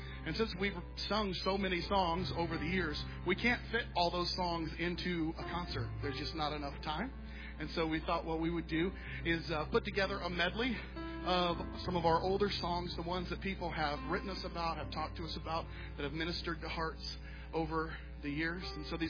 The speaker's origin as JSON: {"language": "English", "region": "Alaska", "country": "United States", "tie": "born or raised there", "said": "We grew up in Alaska. We love coffee."}